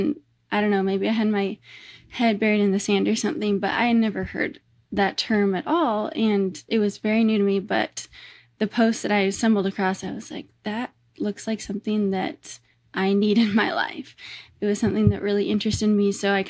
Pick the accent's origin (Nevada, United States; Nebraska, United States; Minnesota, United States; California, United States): Nebraska, United States; We grew up in Nebraska and there were cornfields surrounding our house on every side.